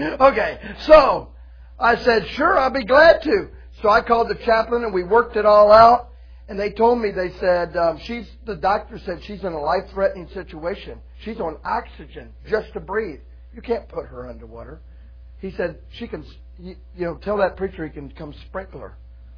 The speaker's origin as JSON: {"language": "English", "region": "Florida", "country": "United States", "said": "I'm from Florida. I don't like cold, okay?"}